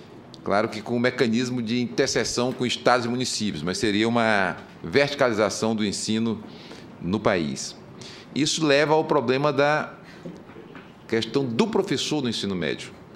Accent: Ceará, Brazil; Ali eu sou do Ceará.

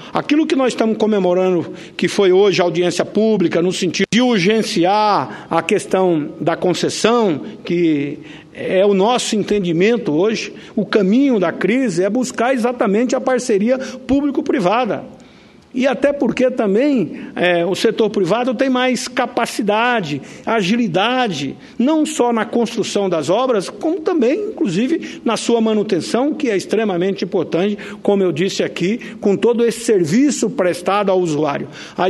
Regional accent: Rondonópolis, Mato Grosso, Brazil; nós tivemos lá na minha cidade, Rondonópolis

